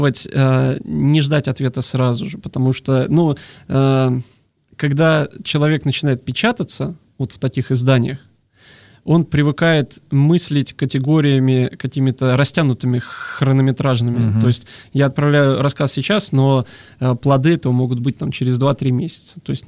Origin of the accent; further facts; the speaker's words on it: Bryansk, Bryansk Oblast, Russia; я приехал, парень из Брянска, который вообще ничего не знает